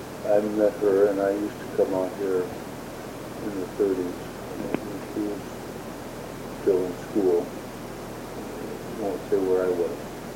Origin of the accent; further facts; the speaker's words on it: Detroit, Michigan, United States; also born or lived in Toronto, Canada; say I was born in Toronto in 1911. And my mother brought me over here at about 6 months. And we lived in Detroit for a while. Well, I said a while. We lived in Detroit for about until around 1930-something.